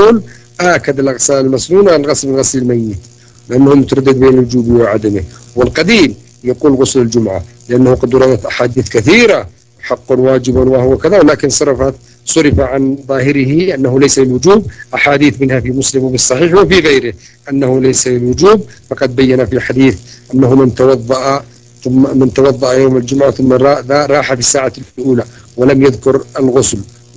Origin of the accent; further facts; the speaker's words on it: Yemen; عندنا في اليمن قلت لكم كثير من الحمامات